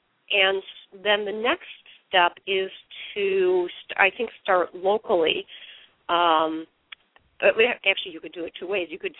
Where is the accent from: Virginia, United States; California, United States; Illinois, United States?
Illinois, United States; Waukegan; I grew up in Waukegan, Illinois.